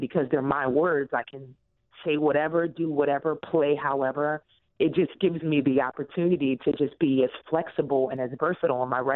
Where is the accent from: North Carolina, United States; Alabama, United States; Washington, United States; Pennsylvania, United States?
Pennsylvania, United States; Philadelphia; Well, I am originally a Philadelphia native. And so, you know, kind of coming up and growing up in Philadelphia, I was very interested in the theater scene.